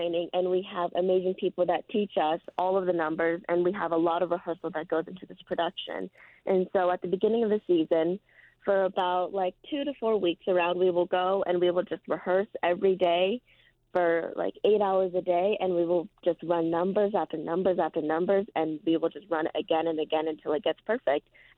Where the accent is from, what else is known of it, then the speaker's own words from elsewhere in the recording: Denver, Colorado, United States; I'm incredibly excited to be playing my hometown.